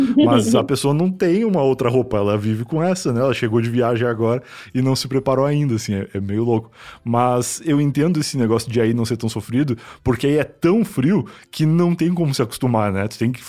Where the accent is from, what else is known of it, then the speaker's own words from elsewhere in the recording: Rio Grande do Sul, Brazil; now in São Paulo, Brazil; Eu vim do Rio Grande do Sul, como eu falei. O Rio Grande do Sul, obviamente, não é nada frio comparado com aí, mas é bastante frio comparado com os outros lugares do Brasil.